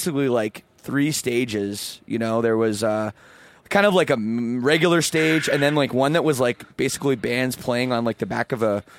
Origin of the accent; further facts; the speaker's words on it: Toronto, Ontario, Canada; I'm from Toronto. But that year, it wasn't in Toronto. It was in London, Ontario.